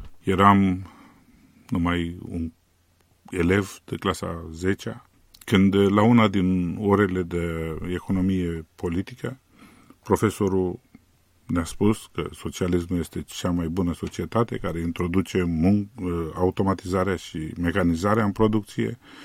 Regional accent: Romania; moved away; Da, sunt român, sunt patriot.

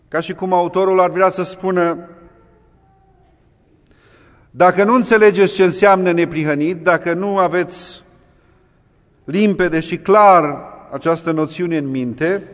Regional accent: Romania; în țara și în societatea în care noi am crescut ca români

